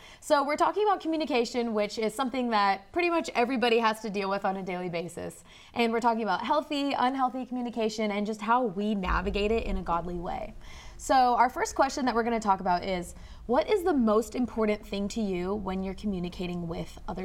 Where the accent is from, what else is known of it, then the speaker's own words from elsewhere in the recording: Nashville, Tennessee, United States; I'm also from Nashville, and I'm also 20.